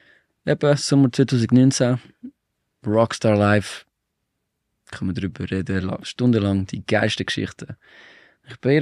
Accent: Switzerland; Ich bin Schweizer

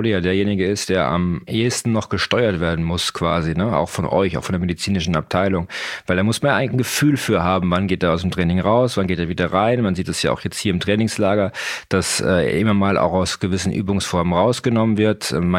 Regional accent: Munich, Bavaria, Germany; born there; Als gebürtiger Münchner mit einer Praxis in München, im Herzen der Stadt

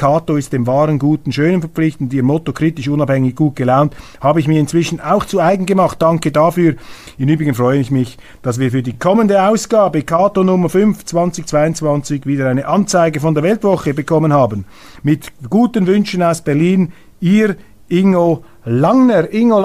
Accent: Switzerland; Und ich bin ein Schweizer Rechtspositivist

